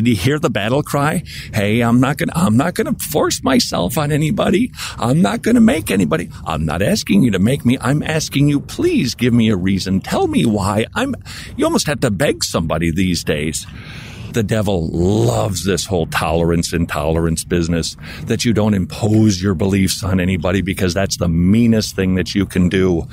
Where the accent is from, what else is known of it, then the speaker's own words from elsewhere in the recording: Minnesota, United States; now in Georgia, United States; And I'm from Minnesota, and that's pretty close to Canada.